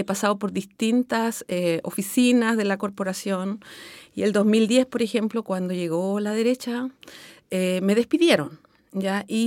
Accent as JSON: {"language": "Spanish", "town": "Santiago", "region": "Santiago Metropolitan Region", "country": "Chile", "tie": "born there", "said": "yo nací en Santiago y que mis padres fueron migrantes mapuches, vinieron del sur a trabajar a la capital. Entonces nosotros nacimos acá sin saber mucho de nuestra mapuchicidad, digamos."}